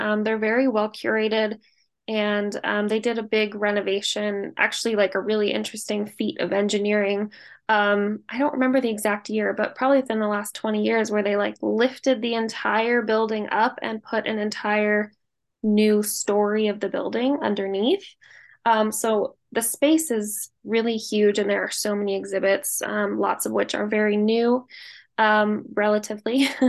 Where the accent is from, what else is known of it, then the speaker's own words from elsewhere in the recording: Los Angeles, California, United States; I grew up in Los Angeles, so I have been going to Griffith Observatory my whole life.